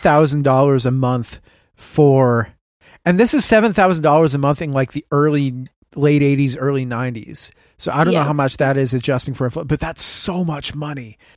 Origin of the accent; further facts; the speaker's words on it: Oregon, United States; I'm from Oregon.